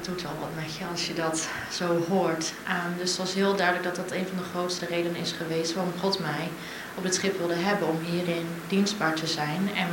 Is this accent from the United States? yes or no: no; Middelburg, Zeeland, Netherlands; Ik kom uit Middelburg.